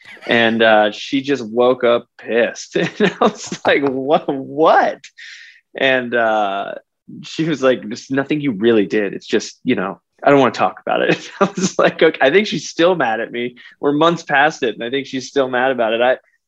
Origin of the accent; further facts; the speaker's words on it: Texas, United States; So I grew up in Texas. That's the cowboy.